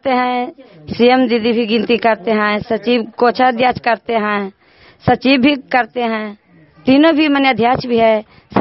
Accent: Kajichak, Bihar, India; काजीचक के रहने वाला हूँ।

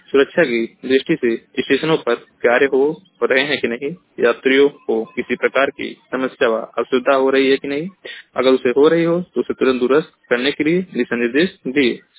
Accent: Maharajganj, Uttar Pradesh, India; मैं जिला महाराजगंज का निवासी हूँ।

